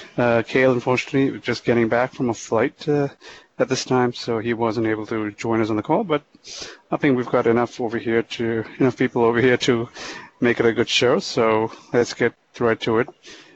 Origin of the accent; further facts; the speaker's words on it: India; I'm from India originally